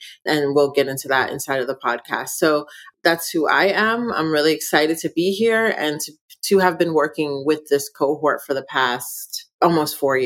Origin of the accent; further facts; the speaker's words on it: New York City, New York, United States; I'm an artist. I'm an arts worker. I am the co-lead of Reading the Museum. I am from New York City. And so I spent my formative years going to museums.